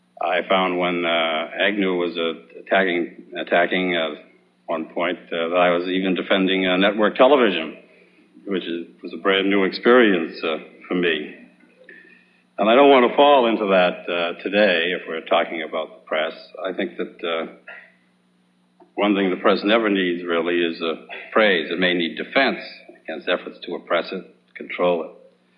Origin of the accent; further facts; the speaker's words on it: Boston, Massachusetts, United States; a paper like the Washington Post or the Boston Globe in my hometown do dominate the news